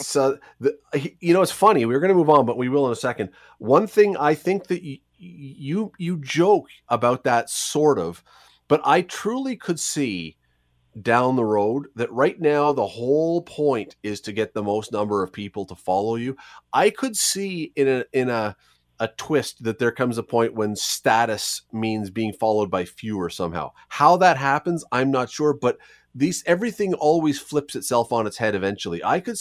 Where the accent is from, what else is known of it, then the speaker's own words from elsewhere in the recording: Toronto, Ontario, Canada; as a kid, growing up in Toronto